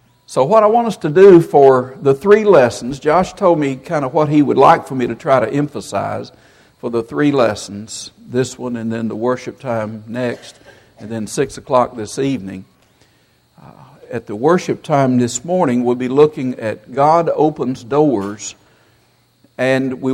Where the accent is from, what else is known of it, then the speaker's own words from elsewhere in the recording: Murray, Kentucky, United States; I'm from Murray.